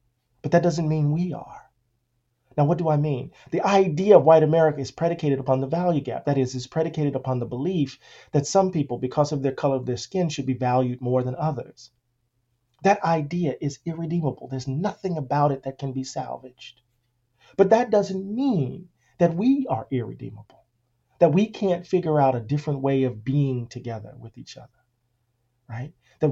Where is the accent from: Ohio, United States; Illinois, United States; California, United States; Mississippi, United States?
Mississippi, United States; Moss Point; I grew up in Moss Point. I was, you know, I was in predominantly white classes, probably one of the more integrated kids in the town.